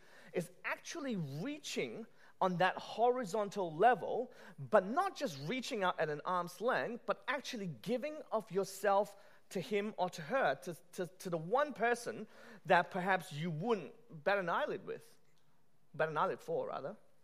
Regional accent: Australia; hi, we're visiting from Australia. And, you know, my parents and I, we'd like to come and visit your church.

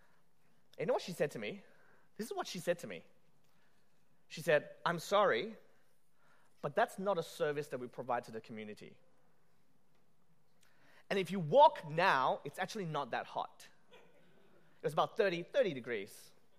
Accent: Australia; hi, we're visiting from Australia. And, you know, my parents and I, we'd like to come and visit your church.

